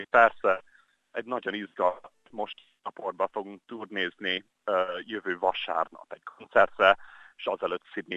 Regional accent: Australia; Ausztráliában nőttem fel, de kettő magyar szülőhöz, és hát otthon sokat énekeltünk, és ott tanultam csellózni.

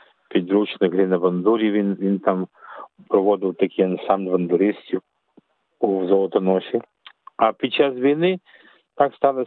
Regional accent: Sydney, New South Wales, Australia; Я тут народився в Сіднеї, так що і виріс в Сіднеї, в університет ходив в Сіднеї, але мені вдалося і повчитися в Північній Америці, і вчитися в Україні.

